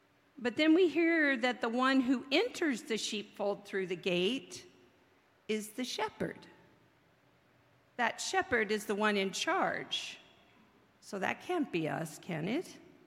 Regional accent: Berkeley, California, United States; I was raised a lot in Berkeley

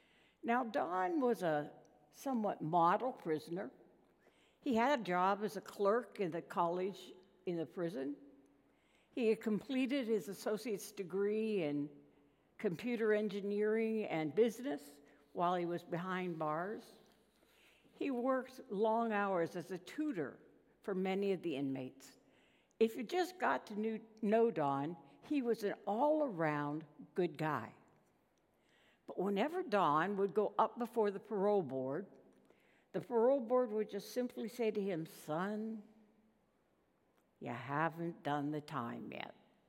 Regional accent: Pennsylvania, United States; When I was a little child growing up in Pennsylvania, I remember how disappointed we would be if it ended up being a brown Christmas

